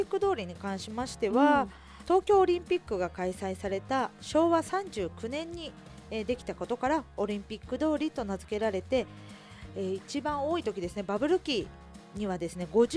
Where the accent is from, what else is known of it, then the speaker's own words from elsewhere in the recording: Fuefuki, Yamanashi, Japan; 私は笛吹市の出身になります。